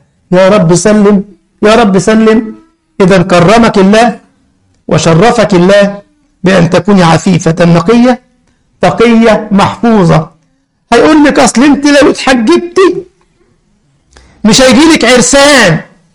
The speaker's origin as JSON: {"language": "Arabic", "country": "Egypt", "said": "ولذلك أذكر عندنا في مصر قديما قال لك تنظيم النسل وتحديد النسل"}